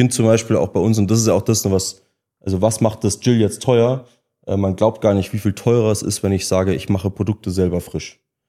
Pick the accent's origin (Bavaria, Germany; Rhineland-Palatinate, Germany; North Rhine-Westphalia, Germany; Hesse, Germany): Rhineland-Palatinate, Germany; Ich komme ja aus der Pfalz.